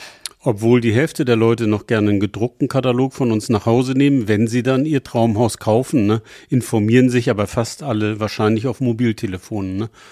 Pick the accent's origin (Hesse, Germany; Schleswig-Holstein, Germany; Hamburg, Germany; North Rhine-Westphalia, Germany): Hamburg, Germany